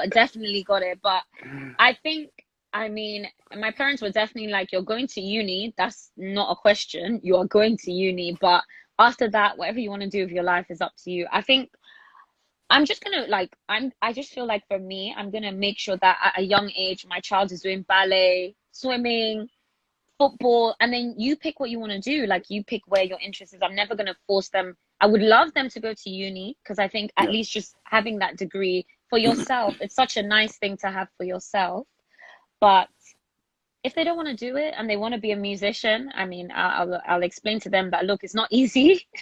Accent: Nigeria; Growing up in Nige was it was amazing. I mean, I didn't know anything else, so all I knew was Nigeria.

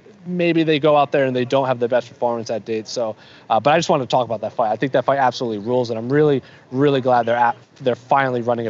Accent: Rhode Island, United States; And I am from Rhode Island. Eric Spicely represents Rhode Island very well.

